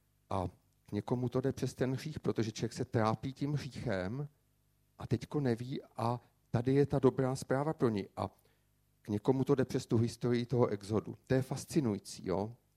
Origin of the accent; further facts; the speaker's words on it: Brno, South Moravian Region, Czechia; a jsem z Brna